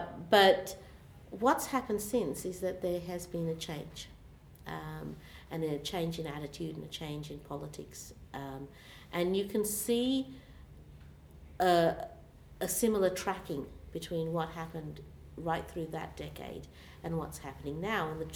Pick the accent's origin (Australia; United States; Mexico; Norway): Australia; I was asked to give a speech for Australia Day in my hometown